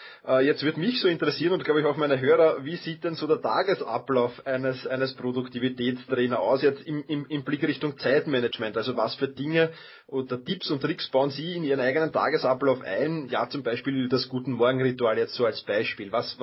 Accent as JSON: {"language": "German", "region": "Vienna", "country": "Austria", "said": "Ich bin Wiener."}